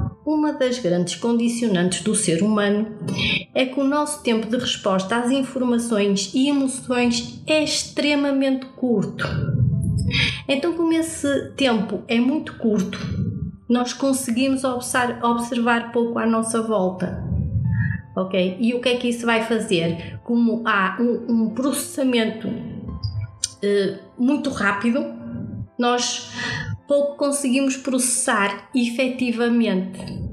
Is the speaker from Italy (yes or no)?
no; Portugal; nós aqui, nós somos portugueses